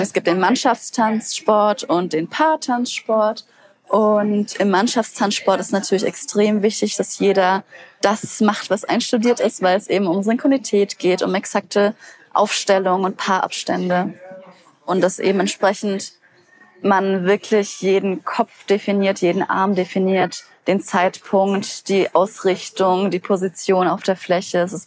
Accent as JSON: {"language": "German", "town": "Bayreuth", "region": "Bavaria", "country": "Germany", "tie": "born or raised there", "also_born_or_lived": "Nuremberg / Bremen", "lives_now": "Berlin, Germany", "said": "Ich wohne in Berlin. Ich bin 27 Jahre alt, bin aufgewachsen in Bayreuth, habe dann erst studiert in Nürnberg und bin dann wegen des Tanzens nach Bremen gezogen."}